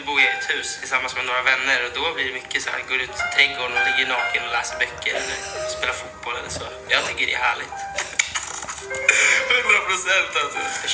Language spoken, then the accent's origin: Swedish; Stockholm, Stockholm County, Sweden; jag är 24 år gammal och jag kommer från Stockholm.